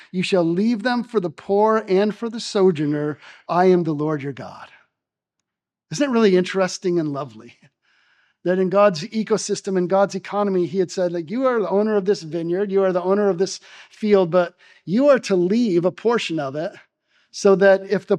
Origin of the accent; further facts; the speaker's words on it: Michigan, United States; So I grew up in Michigan, right?